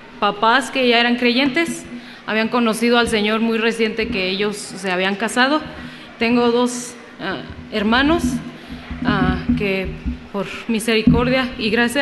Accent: Irapuato, Guanajuato, Mexico; Y nosotros somos de Irapuato

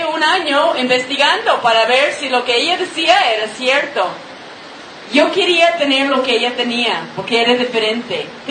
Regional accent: Los Angeles, California, United States; born there; Yo nací en Los Ángeles. Tengo 41 años de conocer a Jesús como mi Mesías. Vengo de familia judía.

